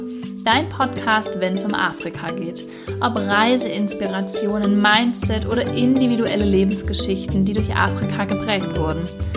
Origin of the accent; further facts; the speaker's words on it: Germany; now in Berlin, Germany; ich komme aus Deutschland, genau zu sein, wohne ich seit vielen, vielen Jahren in Berlin.